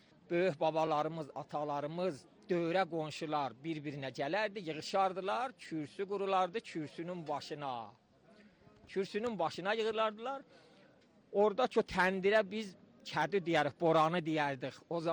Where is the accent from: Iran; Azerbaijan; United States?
Iran; Meshginshahr, Ardabil Province; sakini məhəllə Qərə Dərviş, Meşkin şəhər şəhərindən.